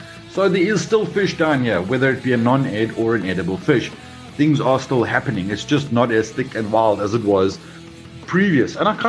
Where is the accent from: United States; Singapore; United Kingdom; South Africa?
South Africa; collectively as a South African nation and or just individually.